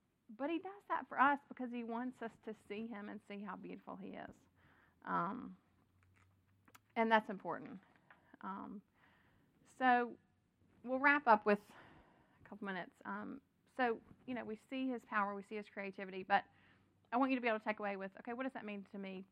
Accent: Memphis, Tennessee, United States; I grew up in Memphis

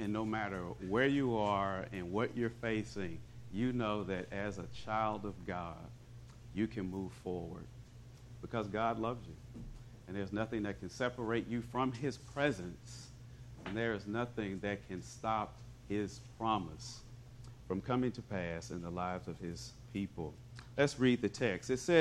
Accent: Memphis, Tennessee, United States; now in Clarksdale, United States; We're originally from Memphis, been in Clarksdale for 10 years now. But he said that he thought it would be a great idea for Ole Miss to hire Lane Kiffin. Well, being from Tennessee

